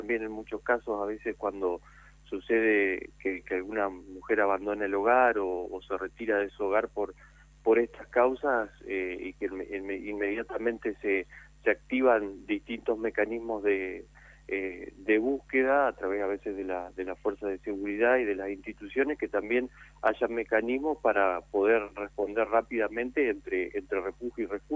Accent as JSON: {"language": "Spanish", "town": "Villaguay", "region": "Entre Ríos", "country": "Argentina", "tie": "born or raised there", "said": "Nosotros, en el caso de mi pueblo, que es Villaguay"}